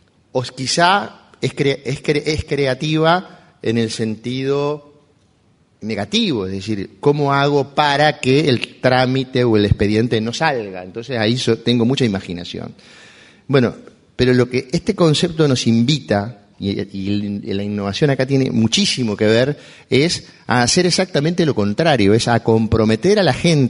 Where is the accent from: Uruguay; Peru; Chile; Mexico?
Uruguay; Fraile Muerto, Cerro Largo; born there; lo dice alguien que viene del interior profundo. Yo nací en Fraile Muerto, departamento de Cerro Largo, a 350 kilómetros de Montevideo.